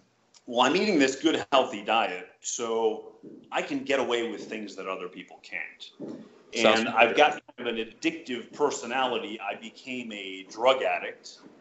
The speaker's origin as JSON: {"language": "English", "region": "Midwest", "country": "United States", "tie": "born or raised there", "said": "I was raised in the Midwest, so I was a meat eater"}